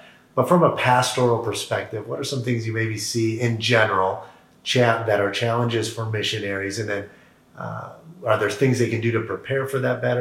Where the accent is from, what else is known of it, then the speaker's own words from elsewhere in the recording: Foster Lake, Michigan, United States; when I grew up in Foster Lake, Michigan